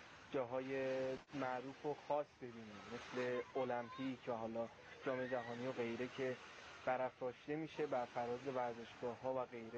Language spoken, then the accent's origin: Persian; Tehran, Tehran Province, Iran; ما از تهران هستیم.